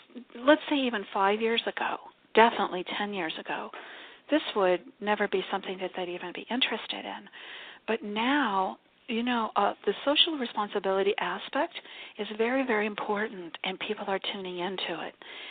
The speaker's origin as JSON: {"language": "English", "town": "Miami", "region": "Florida", "country": "United States", "said": "She's going, oh, my gosh, you know, we're from Miami."}